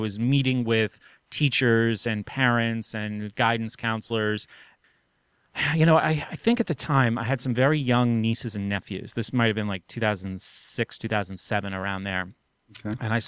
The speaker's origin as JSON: {"language": "English", "town": "Reading", "region": "Pennsylvania", "country": "United States", "tie": "born there", "said": "I was born in Redding, by the way."}